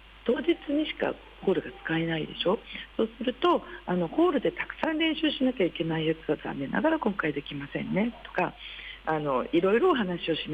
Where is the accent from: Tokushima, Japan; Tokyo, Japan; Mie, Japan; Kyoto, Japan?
Tokyo, Japan; Chofu; 私生まれも育ちも調布なんですが